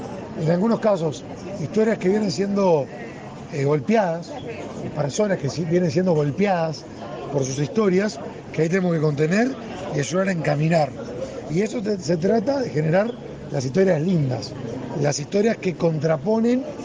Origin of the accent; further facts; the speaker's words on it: Uruguay; Somos uruguayos, somos servidores públicos